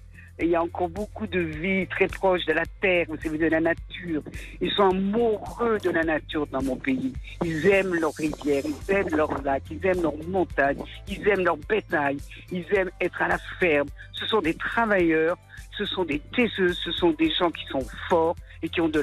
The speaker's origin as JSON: {"language": "French", "region": "Auvergne-Rhône-Alpes", "country": "France", "tie": "born or raised there", "said": "Et la Drance, c'est ma rivière. Elle est sur le côté de mon village. J'ai grandi, moi, dans les Arquois, on appelait ça, de la Drance"}